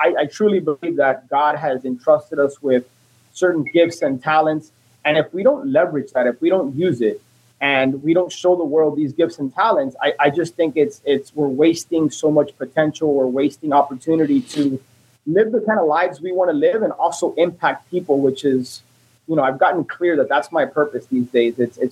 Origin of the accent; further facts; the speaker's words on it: Miami, Florida, United States; Born and raised in Miami, like we were talking offline, my entire family immigrated from Cuba. My sister and I were one of the few that were born in Miami.